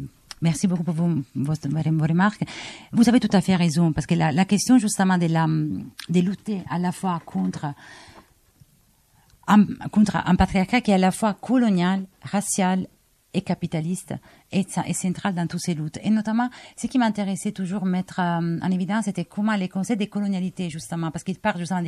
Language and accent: French; Italy; moi je le sens parce qu'en tant qu'italienne